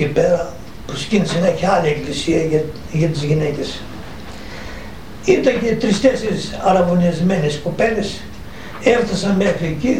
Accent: Rachouvitsa, Greece; Αλλά έχει και μια ιστορία από το χωριό μου, από τη Ραχουβίτσα.

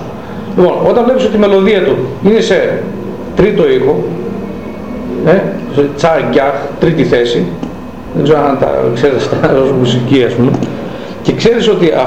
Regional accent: Athens, Attica, Greece; moved away as an adult; Όταν ήρθα εγώ από την Αθήνα το 86 εδώ, άκουσα πολλές μουσικές και θρακιώτικες.

